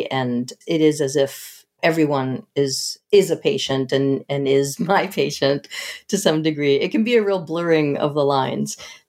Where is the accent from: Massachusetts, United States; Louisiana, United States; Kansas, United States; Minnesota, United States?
Massachusetts, United States; I grew up outside of Boston. We would go in the city sometimes